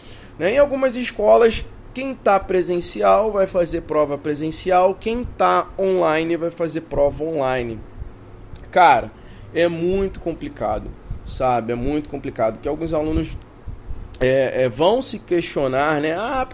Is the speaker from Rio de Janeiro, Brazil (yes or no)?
yes; Rio de Janeiro, Brazil; eu sou do Rio de Janeiro, né?